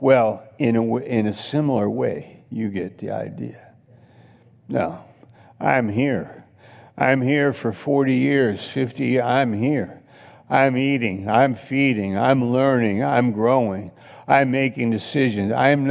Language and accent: English; New York, United States; also born or lived in Maine; I found one I'm from New York, but I found one in Maine. I lived in Maine for 3 or 4 years.